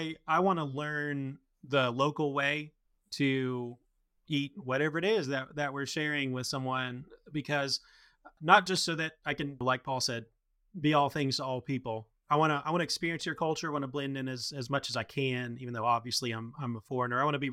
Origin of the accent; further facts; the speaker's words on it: United States; Don't give me a fork and spoon just because I'm American.